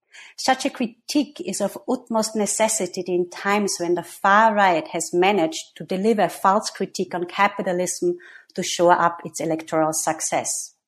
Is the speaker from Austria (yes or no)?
yes; Austria; I'm myself from Austria, where I got my master's and PhD in psychology at the University of Vienna.